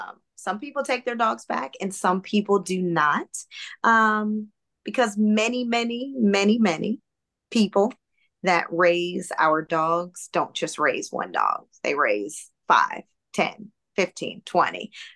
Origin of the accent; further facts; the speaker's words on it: Pittsburgh, Pennsylvania, United States; I grew up in Pittsburgh, so we're huge right. Pittsburgh Steeler fans there.